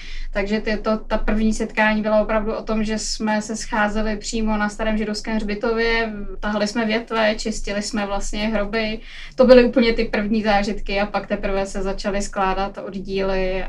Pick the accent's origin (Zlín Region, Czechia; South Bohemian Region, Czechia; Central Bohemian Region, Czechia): South Bohemian Region, Czechia; Jindřichův Hradec; kdy se začal u nás v Jindřichově Hradci obnovovat Junák, tak tehdy jsem tam vstoupila poprvé.